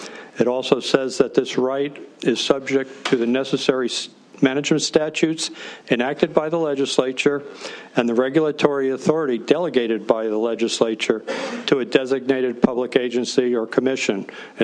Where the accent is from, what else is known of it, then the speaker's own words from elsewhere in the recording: Thompson Falls, Montana, United States; I'm from Thompson Falls, Montana, in Sanders County, very northwestern Montana